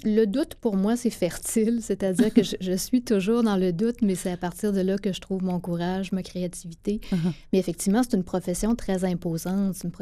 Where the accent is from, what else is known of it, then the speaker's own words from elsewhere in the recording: Gaspé, Quebec, Canada; Moi, j'ai grandi à Gaspé. Mon père est originaire de Rivière-aux-Nord, mais j'ai grandi dans la ville de Gaspé.